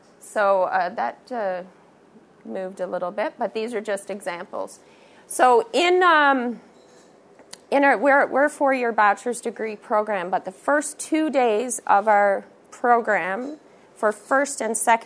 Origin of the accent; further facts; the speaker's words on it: Edmonton, Alberta, Canada; I'm from Edmonton, Alberta, Canada.